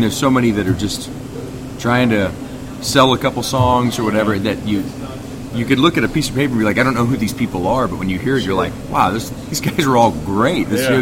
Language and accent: English; St. Louis, Missouri, United States; I was born and raised in South St. Louis, right by Ted Drew's